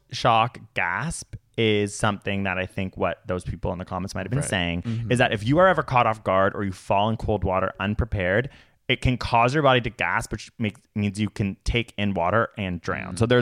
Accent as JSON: {"language": "English", "country": "Canada", "said": "We are from Canada. We're so freaking lucky."}